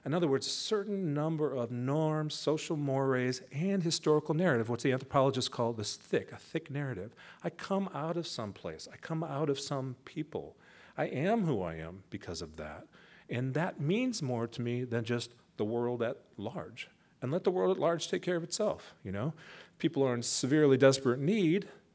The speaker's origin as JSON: {"language": "English", "country": "United States", "lives_now": "Netherlands", "said": "You know, I'm an American."}